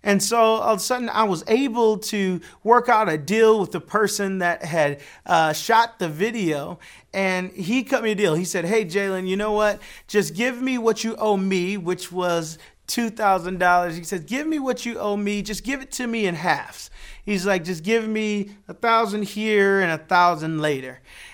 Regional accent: Detroit, Michigan, United States; I'm from Detroit.

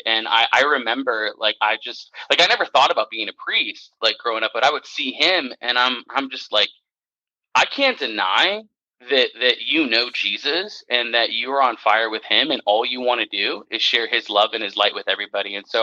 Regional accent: Arizona, United States; Obviously, I'm from Arizona, so when summer comes, you need to kind of have a cold drink.

